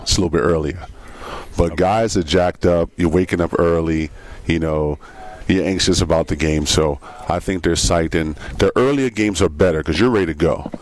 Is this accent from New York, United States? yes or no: yes; Bronx, New York, United States; You know, I'm from the Bronx, New York. I was raised in New York.